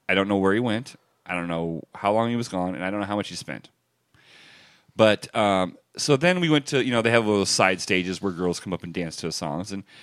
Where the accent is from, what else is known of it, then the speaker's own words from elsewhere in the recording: Illinois, United States; I said, oh, I'm from Illinois. We're not supposed, we aren't allowed to touch strippers.